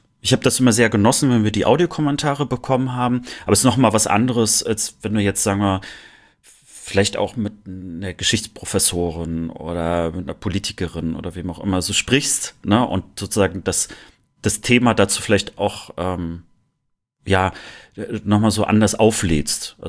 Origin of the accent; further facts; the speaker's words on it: Rostock, Mecklenburg-Vorpommern, Germany; wieder auch also Warnemünde zu sehen und Rostock zu spüren. Also ich merke schon, dass es doch noch meine Heimat ist. Also die Entfernung ist noch nicht da. Also ich fühle mich trotzdem dort noch zu Hause.